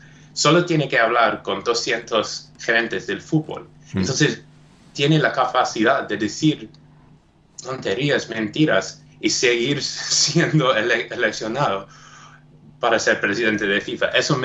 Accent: South Africa; born there; Spanish is a second language; Por ejemplo, donde nací, yo nací en Sudáfrica. En Sudáfrica sigue siendo un héroe.

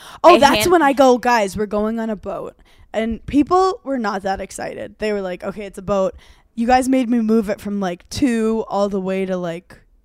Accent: Brooklyn, New York, United States; I love all boats. I'm from Brooklyn.

